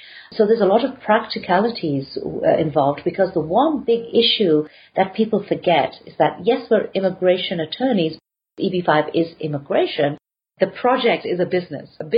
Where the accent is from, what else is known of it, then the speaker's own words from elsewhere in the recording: England, United Kingdom; now in New York, United States; Even though I'm English, it's probably the New Yorker now. I've adopted New York so much.